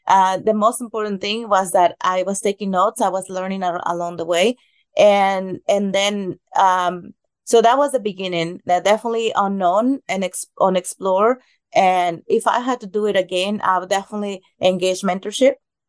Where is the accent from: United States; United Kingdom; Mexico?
Mexico; English is a second language; I'm from Mexico originally